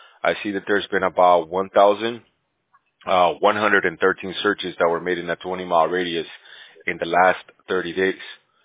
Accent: Bolivia; I'm Bolivian. I'm from South America. I speak Spanish, but I mean, my kids they're hardly speak any Spanish.

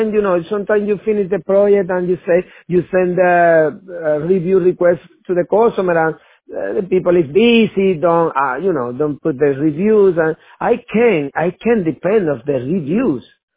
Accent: Puerto Rico; moved away; I come from Puerto Rico, and I did a big project in Puerto Rico. Yeah, I moved from Puerto Rico, you know, after

